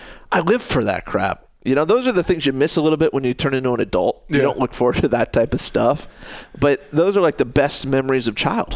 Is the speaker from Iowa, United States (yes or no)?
yes; Ames, Iowa, United States; And I grew up in Ames over by the mall